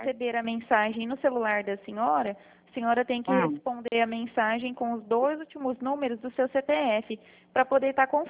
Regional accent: Presidente Prudente, São Paulo, Brazil; eu sou de Presidente Prudente.

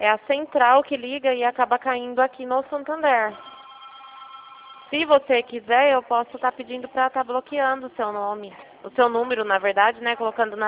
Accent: Rio Claro, São Paulo, Brazil; eu sou daqui de Rio Claro, tá, na verdade.

